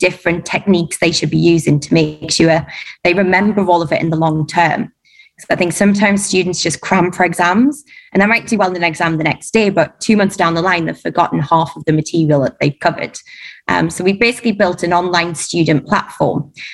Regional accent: Durham, North East England, United Kingdom; moved away as an adult; now in Dubai, United Arab Emirates; Yeah, I'm from Durham. So I started out teaching about 7 or 8 years ago in Peterlee, the academy at Charton Hall. And yeah, left, I think, 5 years ago and came to Dubai.

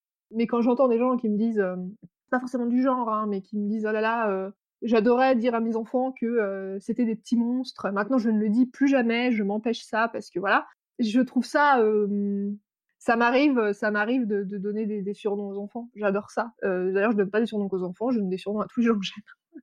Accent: France; also born or lived in Sweden; Pourtant, je suis française, hein. Mais je suis devenue adulte en Suède.

